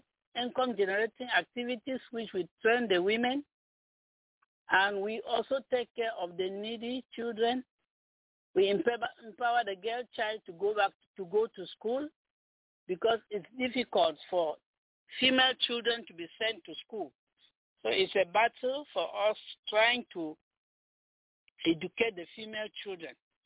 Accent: Cameroon; Okay, I am from Cameroon.

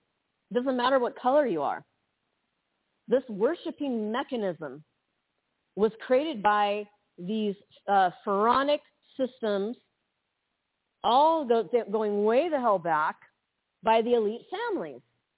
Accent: United States; born there; I was born in the United States, mother effer.

